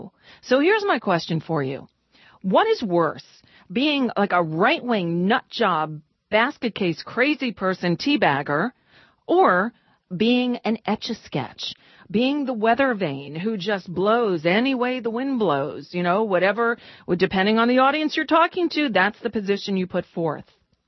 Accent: New York, United States; born there; moved away as an adult; I was born in New York. I actually, after college down here in Florida, went back to New York City, lived and worked there for 5 years before moving out to L.A.

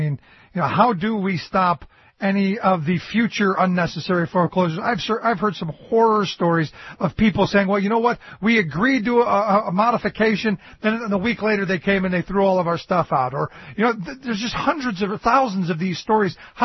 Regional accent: Cleveland, Ohio, United States; I saw a story about my hometown of Cleveland where they finally were just taking these houses and bulldozing them

